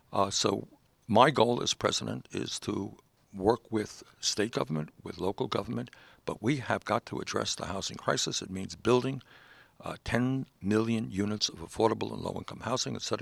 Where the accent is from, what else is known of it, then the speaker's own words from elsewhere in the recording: Brooklyn, New York, United States; when I was a kid growing up in Brooklyn, it was like a family.